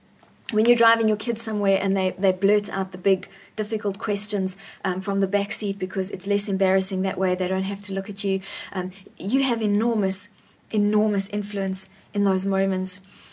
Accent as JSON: {"language": "English", "country": "South Africa", "said": "we are South African, not South Afrikaant, and we don't just quit when things are hard"}